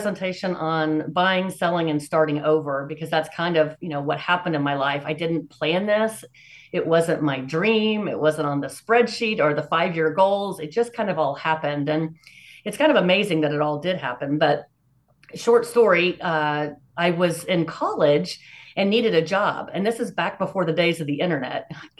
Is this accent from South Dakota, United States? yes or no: no; Texas, United States; now in Plano, United States; I was born and raised in Texas and actually came to Dallas from San Antonio.